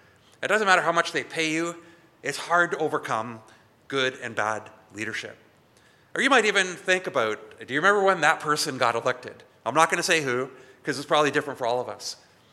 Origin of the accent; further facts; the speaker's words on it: Canada; We're Canadian, we're a little bit suspicious of leadership.